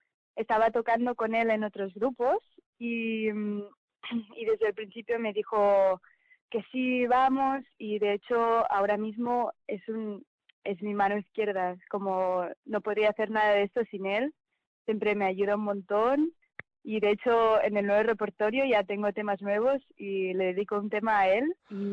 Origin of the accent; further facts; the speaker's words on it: Avinyó, Catalonia, Spain; moved away as an adult; now in Netherlands; yo vengo de Aviñón, de un pueblecito al lado de Barcelona. Soy trompetista y cantante. Y vine a hacer Erasmus en Holanda, en mi tercer año de grado superior, y me quedé aquí